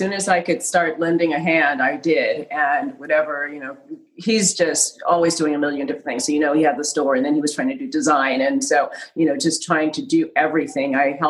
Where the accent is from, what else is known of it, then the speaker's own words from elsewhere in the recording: Los Angeles, California, United States; We grew up in Los Angeles and grew up in the Hollywood community. Half the kids in our school had famous parents.